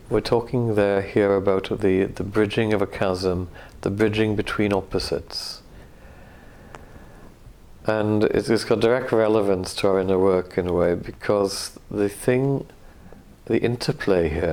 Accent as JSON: {"language": "English", "region": "Wales", "country": "United Kingdom", "said": "It takes me back to my relationship with being Welsh. It takes me right into the fact of this loving the Mabinogion, loving this landscape, growing up in a really dysfunctional family and a very narrow, difficult village"}